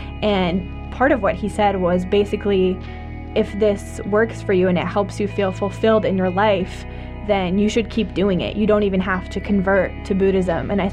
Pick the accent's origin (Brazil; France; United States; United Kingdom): France; I grew up in France, so I grew up Christian. I still consider myself Christian. I go to church frequently. I grew up with a lot of religious diversity, actually, because France has a huge Muslim population